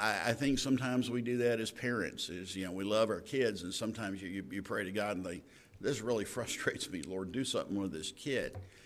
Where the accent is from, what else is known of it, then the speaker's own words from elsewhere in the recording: Texas, United States; moved away as an adult; The fact is, I came from East Texas up to this area, and I started looking for jobs as a bank teller.